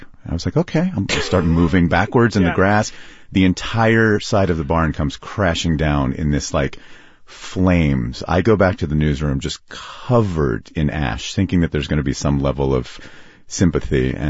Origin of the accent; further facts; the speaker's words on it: Lancaster, Pennsylvania, United States; I grew up in Lancaster. My mom taught at Franklin and Marshall College. We lived right across the street.